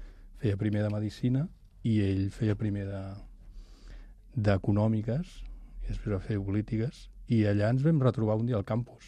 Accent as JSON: {"language": "Catalan", "town": "Barcelona", "region": "Catalonia", "country": "Spain", "tie": "born there", "said": "I jo vaig néixer a Barcelona."}